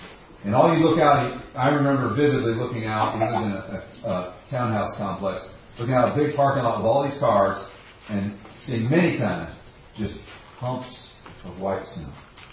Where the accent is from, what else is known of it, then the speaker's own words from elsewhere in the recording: Buffalo, New York, United States; I grew up in Buffalo, New York. And Buffalo gets a lot of snow.